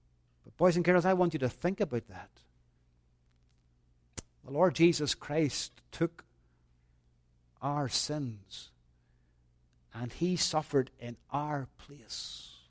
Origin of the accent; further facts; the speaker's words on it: Londonderry, Northern Ireland, United Kingdom; Most of you boys and girls know that I'm from Northern Ireland, from Londonderry. Londonderry is a walled city.